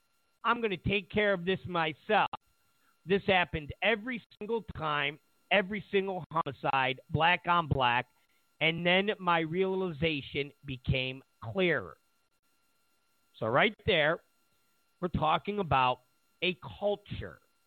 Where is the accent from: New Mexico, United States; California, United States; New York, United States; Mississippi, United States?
New York, United States; New York City; born or raised there